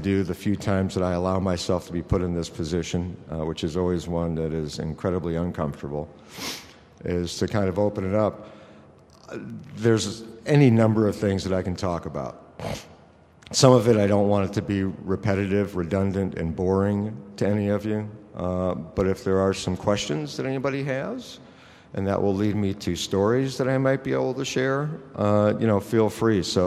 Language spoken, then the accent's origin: English; Chicago, Illinois, United States; growing up in Chicago, pinball deprived because there was no pinball.